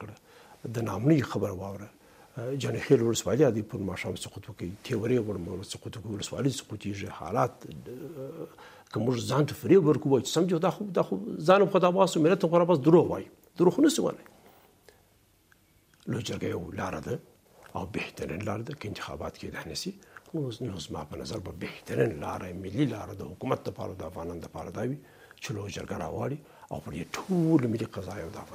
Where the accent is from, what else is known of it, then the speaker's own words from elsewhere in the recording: Afghanistan; زه د افغانستان یو فرد یم